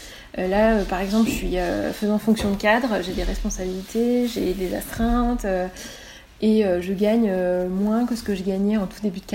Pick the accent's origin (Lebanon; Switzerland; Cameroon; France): France; en tant que Français